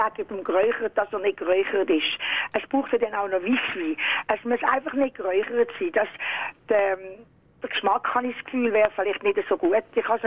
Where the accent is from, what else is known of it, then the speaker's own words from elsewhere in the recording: Basel, Basel-Stadt, Switzerland; Wir sind ja Baslerin und meine eine Grossmama ist eigentlich vom Badischen gekommen.